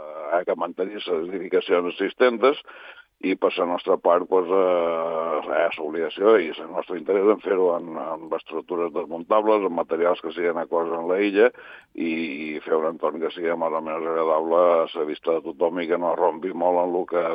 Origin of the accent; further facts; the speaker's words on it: Ibiza, Balearic Islands, Spain; Bé, jo som d'Eivissa